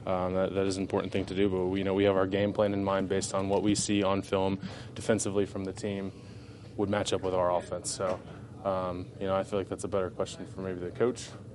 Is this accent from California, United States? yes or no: no; Ohio, United States; I grew up in Ohio, played there